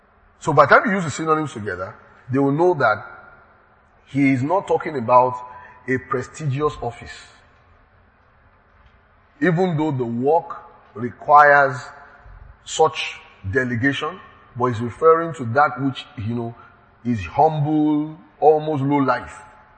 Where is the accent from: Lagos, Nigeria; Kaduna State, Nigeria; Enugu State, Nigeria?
Lagos, Nigeria; I'm from Lagos. I'm from Nigeria.